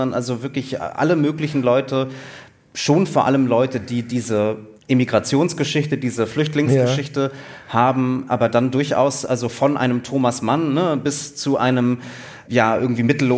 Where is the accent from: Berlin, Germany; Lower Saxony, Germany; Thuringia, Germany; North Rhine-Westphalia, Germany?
Berlin, Germany; Also ich komme aus Berlin und in Berlin gibt es ganz tolle Bibliotheken